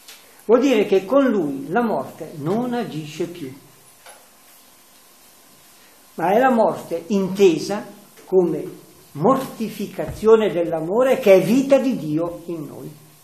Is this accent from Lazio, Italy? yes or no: no; Como, Lombardy, Italy; in dialetto comasco, io sono di Como, in dialetto comasco